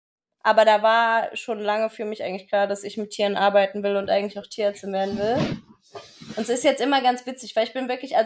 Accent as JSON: {"language": "German", "town": "Weimar", "region": "Thuringia", "country": "Germany", "tie": "born or raised there", "said": "War erst in einer Kleintierpraxis in Erfurt in der Nähe von meiner Heimatstadt Weimar"}